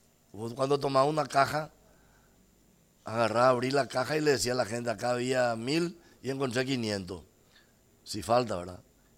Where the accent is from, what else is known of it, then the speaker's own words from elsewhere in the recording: Paraguay; como correligionario y como paraguayo, estar orgulloso y sentirme satisfecho y feliz